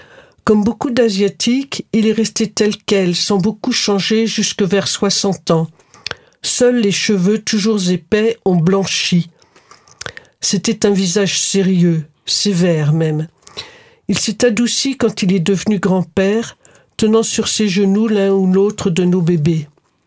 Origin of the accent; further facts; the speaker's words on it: France; J'ai été élevée en France, j'ai été institutrice